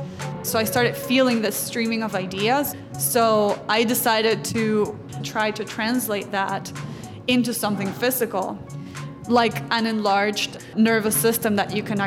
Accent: Venezuela; the only one we have in Venezuela, my home country.

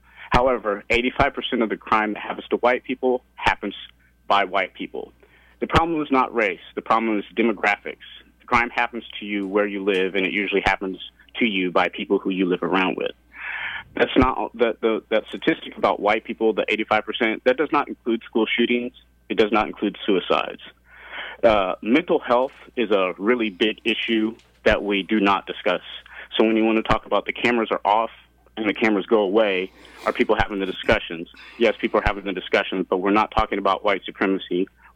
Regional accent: Kansas City, Missouri, United States; I'm from Kansas City.

